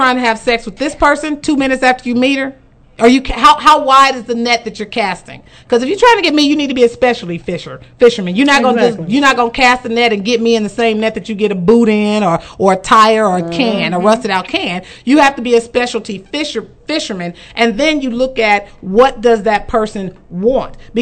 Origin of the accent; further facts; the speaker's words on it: Kansas City, United States; particularly with women in our age group growing up in Kansas City